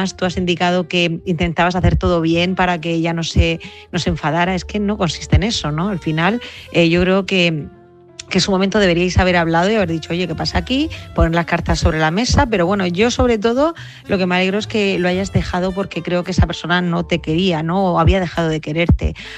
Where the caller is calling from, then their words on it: Murcia, Region of Murcia, Spain; de Murcia.